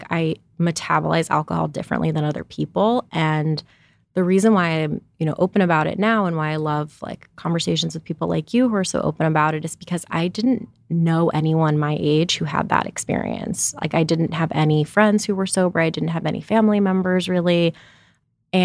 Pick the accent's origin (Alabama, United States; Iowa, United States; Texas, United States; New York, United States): New York, United States; New York City; now in Los Angeles, United States; So I am 33. I live in Los Angeles and I'm from New York City originally.